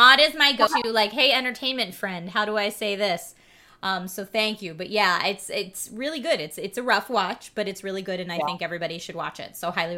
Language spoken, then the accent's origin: English; Philadelphia, Pennsylvania, United States; accent: Philly; But I get very back into my Philly accent either when I've been home for a while or I'm tired or I'm drunk.